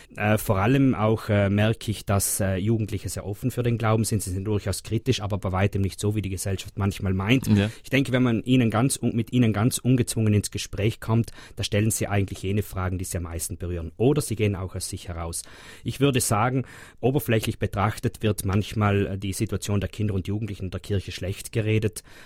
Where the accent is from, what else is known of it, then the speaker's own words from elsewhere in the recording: St. Martin in Passeier, Trentino-Alto Adige, Italy; Ich werde am Nachmittag nach St. Martin in Passaier in meine Heimat fahren.